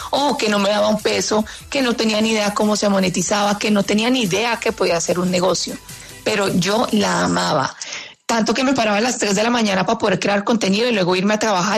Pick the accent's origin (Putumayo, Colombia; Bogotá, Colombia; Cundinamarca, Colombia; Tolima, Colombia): Tolima, Colombia; porque yo soy tolimense y llevo el tamal en la sangre.